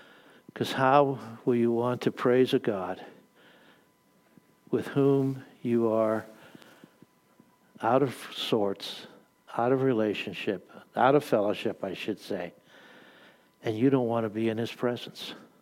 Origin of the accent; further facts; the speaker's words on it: Pennsylvania, United States; I'm from Western Pennsylvania. We have a different vocabulary there, okay?